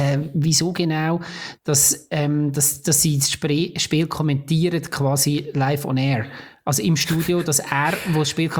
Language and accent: German; Switzerland; Das ist vielleicht auch ist ein bisschen klischee-mässig als Schweizer Dings.